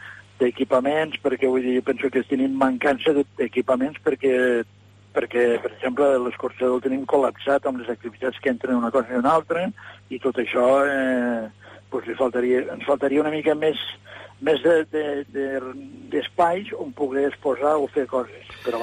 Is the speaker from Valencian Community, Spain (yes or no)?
no; Artesa de Segre, Catalonia, Spain; born there; also born or lived in Tremp; Vaig néixer a Artesa de Segre.